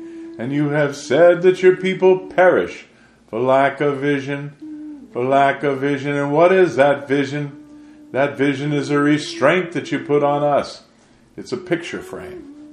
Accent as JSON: {"language": "English", "region": "New England", "country": "United States", "tie": "born there", "said": "I'm a natural born. I was born here. I was born here in New England."}